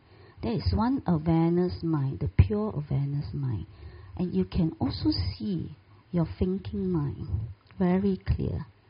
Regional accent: Malaysia; English is a second language; Being a Malaysian, I don't understand the Thai.

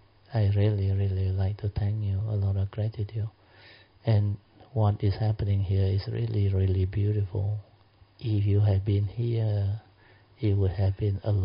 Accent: Malaysia; I said, we are from Malaysia. Say, I'd like to request a favor from you.

